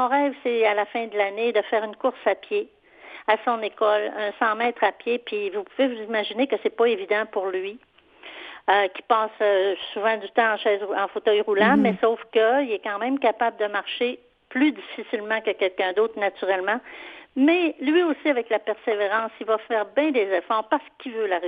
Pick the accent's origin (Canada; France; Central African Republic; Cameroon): Canada; Jonquière, Quebec; Mais moi, je suis native de Jonquière, qui est au Saguenay.